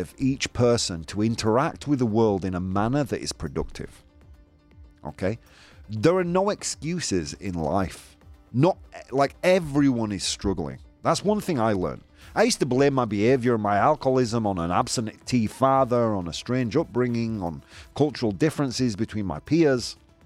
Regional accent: Yorkshire and the Humber, United Kingdom; Look, I'm quite direct. I'm from Yorkshire. It's in our blood.

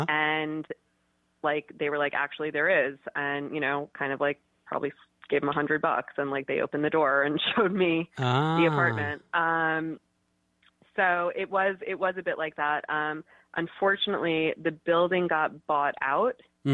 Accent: Manhattan, New York, United States; Yeah. I mean, I grew up in Manhattan, and I had never gone to the Lower East Side.

